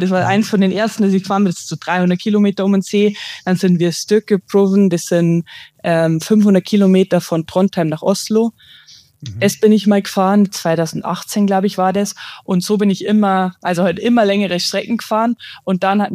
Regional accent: Bavaria, Germany; ich bin 28 und ich komme aus Niederbayern, also einem kleinen Kaff.

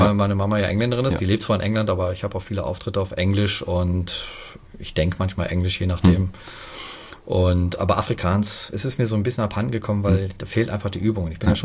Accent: Frankfurt, Hesse, Germany; born there; Nein, zufällig gebürtiger Hesse.

